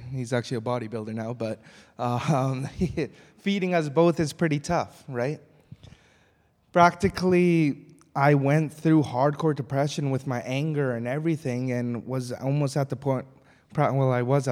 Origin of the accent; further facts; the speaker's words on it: Victoria, British Columbia, Canada; born there; also born or lived in England; So I grew up as a Sikh family, and it was all right. I was born in Victoria, lived in England, then came back to Canada.